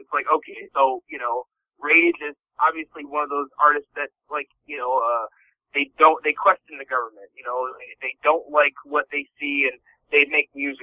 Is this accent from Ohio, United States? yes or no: yes; Cleveland, Ohio, United States; I'm from Cleveland.